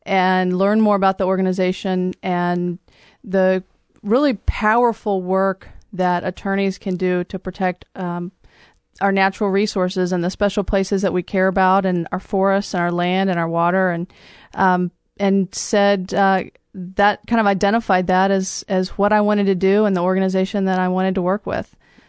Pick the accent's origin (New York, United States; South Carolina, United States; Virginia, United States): Virginia, United States; Middlebrook; Well, I grew up on a farm, actually, over in the Shenandoah Valley, just about an hour west of here.